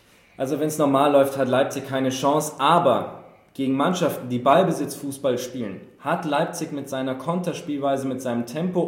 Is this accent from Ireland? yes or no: yes; Ireland; German is a second language; Ich habe gesagt, ich bin Ire